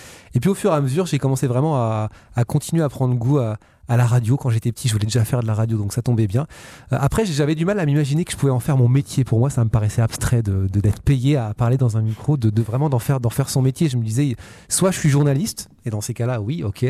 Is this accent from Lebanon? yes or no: no; Le Mans, Pays de la Loire, France; born there; Moi, j'ai commencé au Mans. Je suis né au Mans. J'ai commencé la radio au Mans, dans la Sarthe.